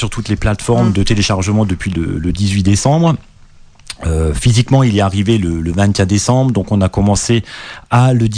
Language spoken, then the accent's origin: French; Grand Est, France; accent: Alsatian; first language Alsatian; moi, j'ai grandi chez mes parents, on ne parlait que l'alsacien. Et on le sent encore dans mon accent aujourd'hui quand je parle au quotidien